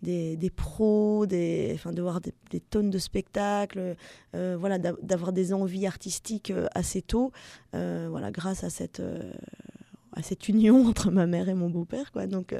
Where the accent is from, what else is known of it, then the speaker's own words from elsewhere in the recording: Brussels, Belgium; mais à Bruxelles, vu que je suis belge à la base.